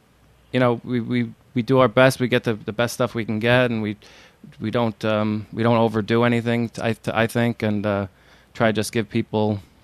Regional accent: Bay Ridge, New York, United States; I had a few little things in between, and then I grew up in Bay Ridge, and I was living in Bay Ridge again at the time, and working in the city still in corporate dining

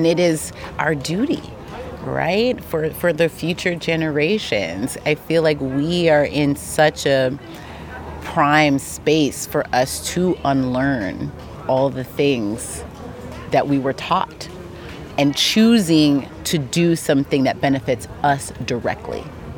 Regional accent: Los Angeles, California, United States; born or raised there

